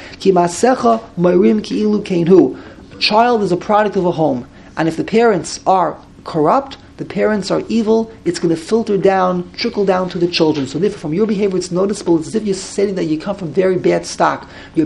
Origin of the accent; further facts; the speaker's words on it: New York City, New York, United States; I grew up in the Lower East Side. And I came to Flatbush when I was probably 10 years old.